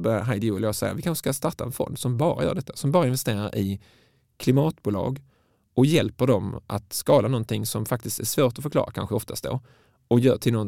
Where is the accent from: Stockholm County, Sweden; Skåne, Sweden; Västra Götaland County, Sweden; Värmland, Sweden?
Skåne, Sweden; Malmö; Jag är från Malmö